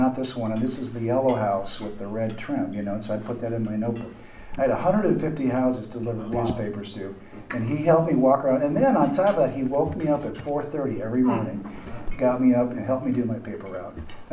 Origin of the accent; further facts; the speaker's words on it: Kawagoe, Saitama, Japan; I was born there and lived in a city called Kawagoe in Saitama-ken, which is northwest of Tokyo, and spent 17 years there. My parents were career missionaries, and they went to Japan in 1948.